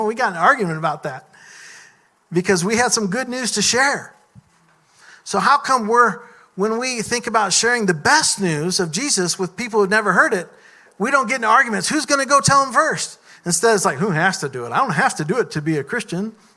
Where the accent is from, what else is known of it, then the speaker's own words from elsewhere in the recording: Missouri, United States; When I was a kid, I grew up in Missouri, out in the country, and I remember we would drive around at nighttime sometimes just to see if we could see deer out in the field.